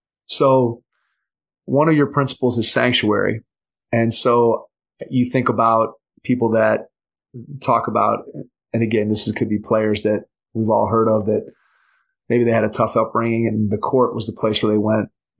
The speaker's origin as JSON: {"language": "English", "town": "Cleveland", "region": "Ohio", "country": "United States", "said": "and I'm from Cleveland, Ohio, so I was a Cavs fan"}